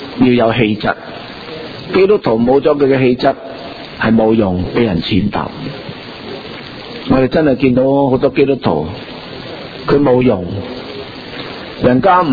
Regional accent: Guangdong, China; 所以我们广东人叫盐叫做什么

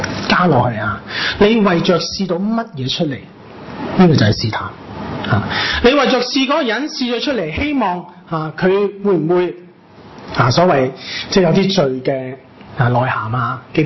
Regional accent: China; 即我哋中国人有好多名词，结果好多形词

